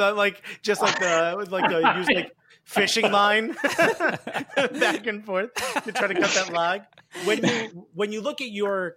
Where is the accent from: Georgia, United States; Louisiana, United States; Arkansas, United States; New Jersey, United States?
New Jersey, United States; Newark; Because I'm from Newark. He's from Jersey. We only do good with vendettas, okay?